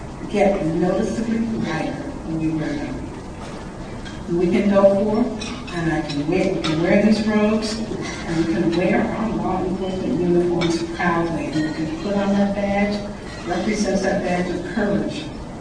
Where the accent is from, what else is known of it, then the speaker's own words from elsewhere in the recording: Mississippi, United States; I grew up in Mississippi. It was a traumatic event. I went through all of those segregated schools.